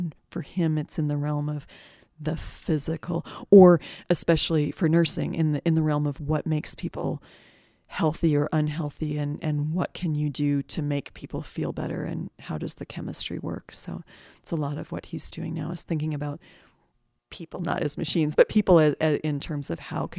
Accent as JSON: {"language": "English", "region": "Colorado", "country": "United States", "also_born_or_lived": "Greeley / Lakewood", "said": "I'm from Colorado. So we kind of lived all over the Front Range, lived for a while in Greeley, for a while in Lakewood."}